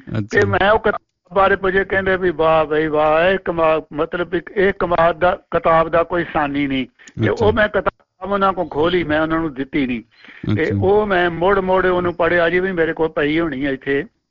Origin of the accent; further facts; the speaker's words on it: Punjab, India; ਮਾਲਵੇ ਦੇ ਵਿੱਚ ਮੈਂ ਵੀ ਬਚਪਨ ਚ ਸੁਣਿਆ ਸੀਗਾ